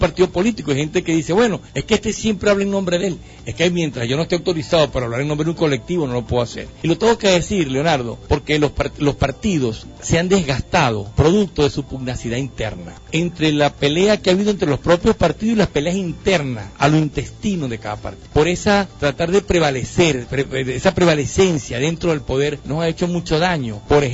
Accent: Venezuela; porque somos todos venezolanos protegidos por esta constitución.

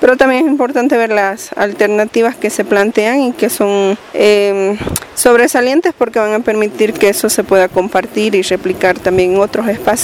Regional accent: Chaco, Bolivia; vengo desde Bolivia, desde el Chaco boliviano

